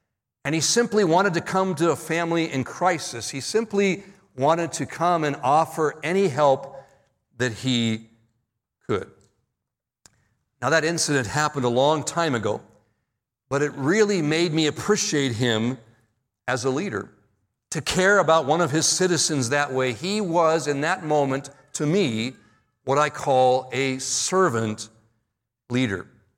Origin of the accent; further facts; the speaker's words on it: San Bernardino, California, United States; to talk about high school days, to talk about growing up in San Bernardino, and to say hi from my sister.